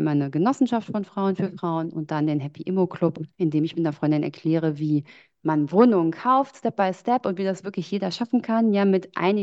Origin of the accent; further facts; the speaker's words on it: Frankfurt am Main, Hesse, Germany; now in Berlin, Germany; Ich wohne in Berlin. Ich komme eigentlich aus Frankfurt am Main.